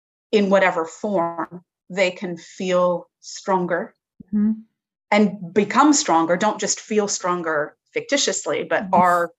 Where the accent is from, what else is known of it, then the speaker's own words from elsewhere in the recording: Montreal, Quebec, Canada; now in New York, United States; it was formative to my life growing up in Montreal. We were always dancing. I remember when I moved to New York for the first time